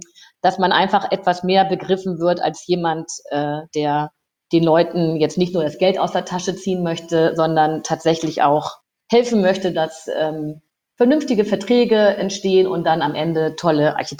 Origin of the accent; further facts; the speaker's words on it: Lower Saxony, Germany; Ich bin aus der Lüneburger Heide ins Rheinland gekommen